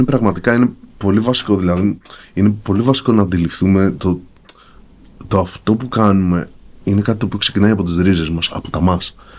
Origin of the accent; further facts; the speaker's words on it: Greece; μέσα από την καθημερινότητά μας και μέσα από την κουλτούρα μας, σαν κριτική και σαν Έλληνες, ότι το τυρί ως δώρο προϋπήρχε.